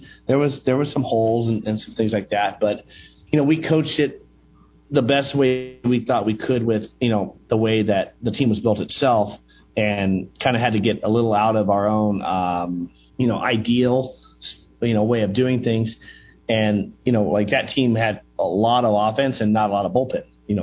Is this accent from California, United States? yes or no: yes; Sacramento, California, United States; And I'm from Sacramento, which is only about 90 miles away.